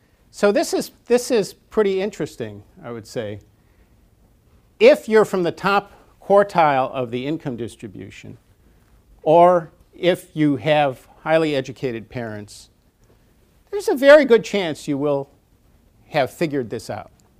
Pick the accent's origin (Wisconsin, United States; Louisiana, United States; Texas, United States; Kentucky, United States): Wisconsin, United States; Nothing against Whitewater, but it's one whose name I know because I grew up in Wisconsin.